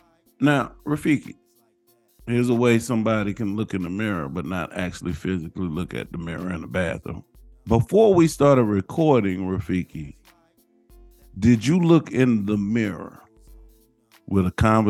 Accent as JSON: {"language": "English", "town": "St. Louis", "region": "Missouri", "country": "United States", "said": "But I'm from St. Louis. Show me. Don't tell me. Show me."}